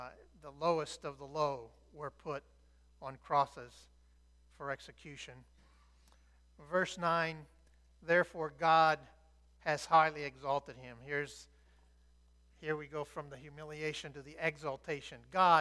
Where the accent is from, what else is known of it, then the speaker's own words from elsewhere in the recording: Florida, United States; I've often thought, because I was raised in Florida, that the only physical comparison I could make to that is for me becoming a roach.